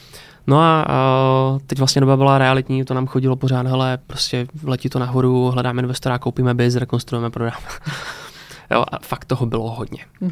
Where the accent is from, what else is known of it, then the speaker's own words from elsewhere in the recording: Moravian-Silesian Region, Czechia; já jsem teda ze Severní Moravy